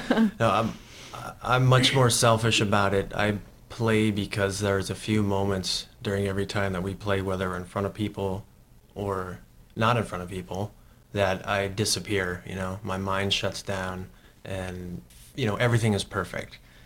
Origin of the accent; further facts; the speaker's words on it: Wisconsin, United States; Heather and I grew up on County Road G, and we all sort of live right off of County Road G right now. So in Buffalo County, Wisconsin.